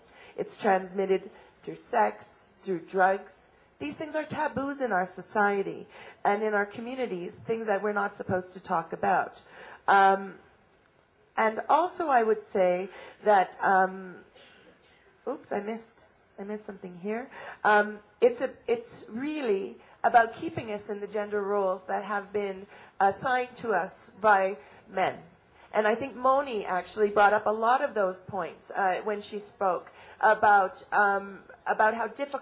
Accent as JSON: {"language": "English", "country": "Canada", "said": "and I'm from Canada."}